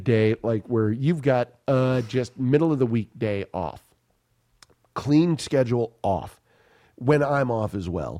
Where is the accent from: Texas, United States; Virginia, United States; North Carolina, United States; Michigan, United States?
Texas, United States; Austin; I'm from Austin, right?